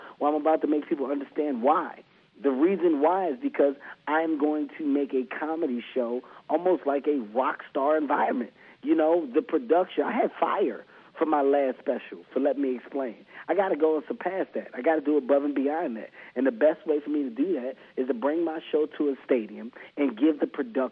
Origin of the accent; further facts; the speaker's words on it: Philadelphia, Pennsylvania, United States; You know, I am who I am because of growing up in Philadelphia. That's where my stories came from.